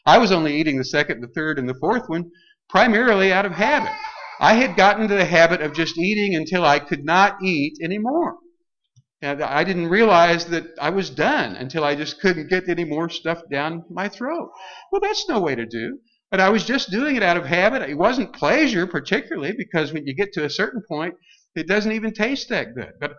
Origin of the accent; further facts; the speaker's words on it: United States; I'm an American, after all, and you are too.